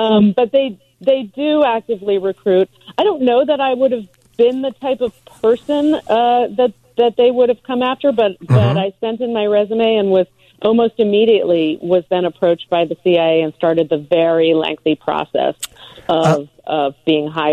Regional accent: Washington, District of Columbia, United States; I grew up in Washington, D.C.

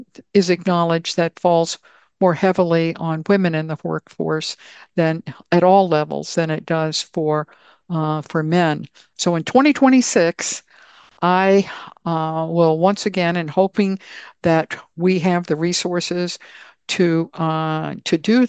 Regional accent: Minnesota, United States; what I want as a Minnesotan for the future of our state.

